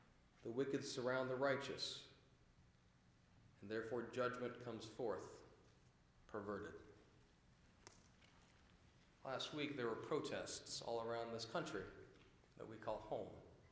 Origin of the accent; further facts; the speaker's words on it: Washington, United States; You know, growing up, I grew up in South King County. I grew up in a part of the state that proudly declares itself at times to be, quote, redneck.